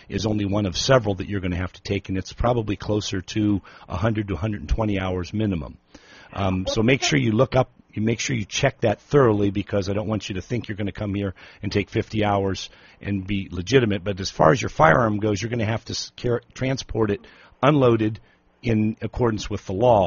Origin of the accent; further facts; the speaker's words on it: Illinois, United States; and I know this because I came from Illinois